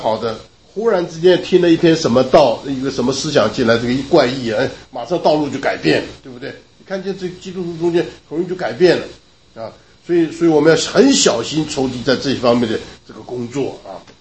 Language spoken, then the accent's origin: Chinese; China; 我们中国人在吃上面实在是这个是有本事啊。